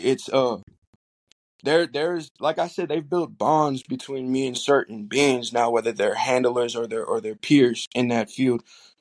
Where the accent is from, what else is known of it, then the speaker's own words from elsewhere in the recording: the South, United States; accent: southern drawl; a real southern drawl will come out of me, considering that I grew up in the South.